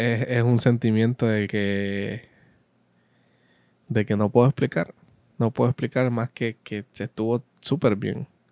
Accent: La Ceiba, Atlántida, Honduras; es que a La Ceiba le hace falta muchos lugares así. Definitivamente. Por eso es que dicen de que mi pueblito es un pueblito.

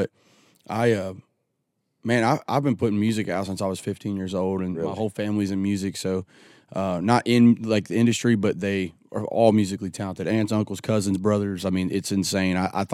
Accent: Joelton, Tennessee, United States; I grew up in the country, man. I grew up in Jolton, Tennessee, Whites Creek, Tennessee area, off of a road called Licton Pike.

